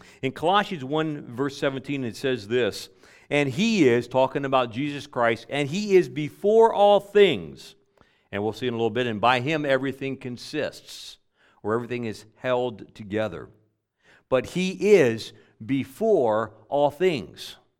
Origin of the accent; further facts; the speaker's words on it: Pennsylvania, United States; Well, I grew up in Pennsylvania, okay?